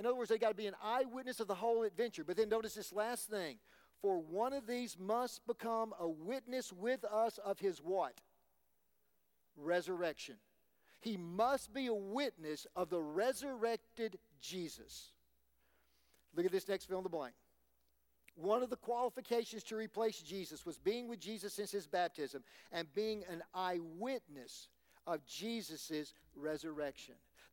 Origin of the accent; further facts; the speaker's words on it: South China, China; I would remind you, I'm from South China, but anyway